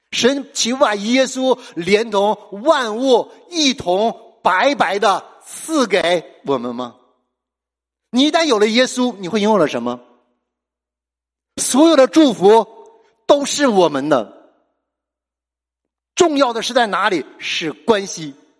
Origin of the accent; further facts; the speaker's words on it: China; 我们中国人都深因此道，在中国办事儿